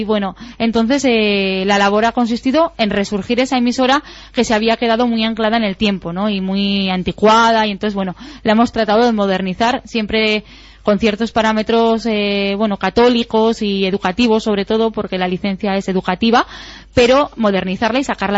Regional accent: Spain; siendo española y siendo blanca, tan blanquita

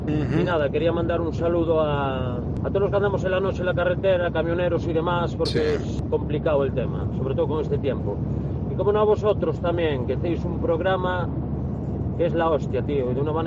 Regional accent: Ferrol, Galicia, Spain; soy del Ferrol, La Coruña.

